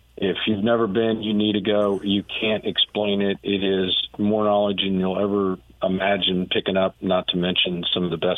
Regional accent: Midwest, United States; Growing up in the Midwest, you don't have any, you've got a lot of kind of values that you don't do this, you don't say

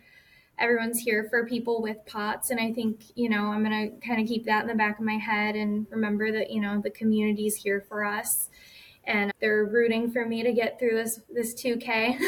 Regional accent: Cleveland, Ohio, United States; I'm from Cleveland.

